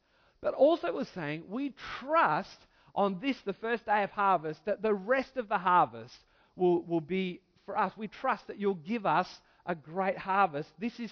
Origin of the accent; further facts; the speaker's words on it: Australia; because I'm Australian